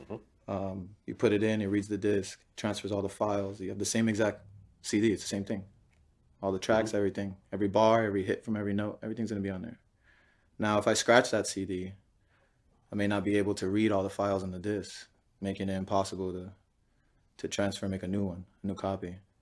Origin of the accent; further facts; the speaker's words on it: Florida, United States; South Florida.